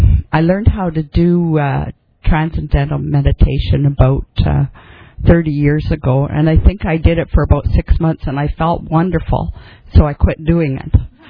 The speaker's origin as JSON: {"language": "English", "town": "Winnipeg", "region": "Manitoba", "country": "Canada", "said": "I'm here from Winnipeg, Canada"}